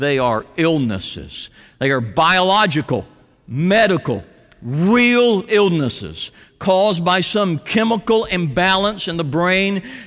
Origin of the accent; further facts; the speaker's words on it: Columbia, United States; now in Sugar Land, United States; late Saturday night we drive down to Columbia, my hometown.